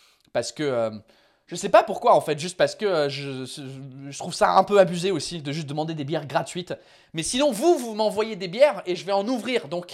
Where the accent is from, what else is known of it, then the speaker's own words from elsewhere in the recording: England, United Kingdom; I might add English subtitles because I can do that because I'm English.